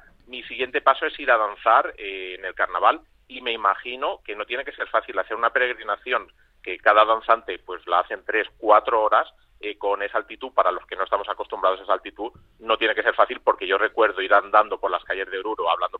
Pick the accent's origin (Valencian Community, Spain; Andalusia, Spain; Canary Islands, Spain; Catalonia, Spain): Valencian Community, Spain; Alicante; born there; nací en Alicante y vivo en Elda, trabajo en Petrer